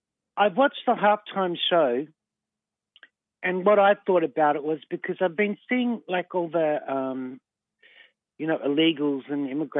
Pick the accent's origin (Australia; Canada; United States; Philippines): Australia; I'm an Australian